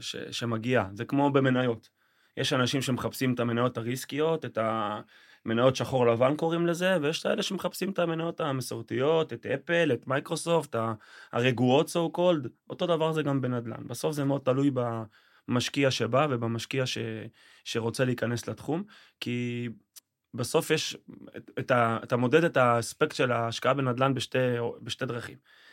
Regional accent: Haifa, Haifa District, Israel; now in Kiryat Motzkin, Israel; אני במקור חיפאי, היום מקריית מוצקין.

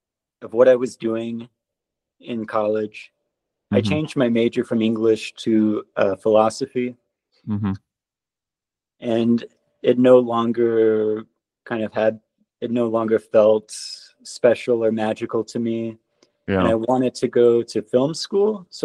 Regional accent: North Carolina, United States; I went to, because I'm from North Carolina, so I went to the University of North Carolina at Greensboro.

